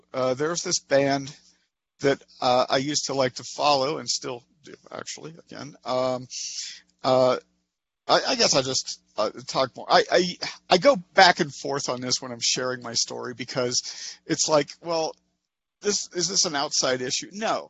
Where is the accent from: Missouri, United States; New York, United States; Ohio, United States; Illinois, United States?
Ohio, United States; Cincinnati; I grew up in Cincinnati, and that's where I used, and that's where I got clean.